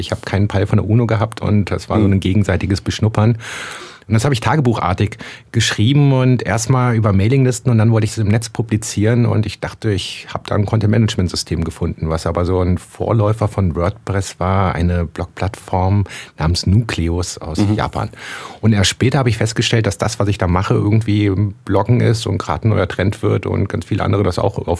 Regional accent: Bonn, North Rhine-Westphalia, Germany; Na, vor Ort von Bonn.

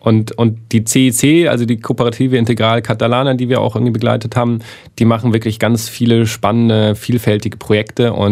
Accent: Brandenburg, Germany; ich komme ja aus Brandenburg, ich habe diesen Wahnsinn.

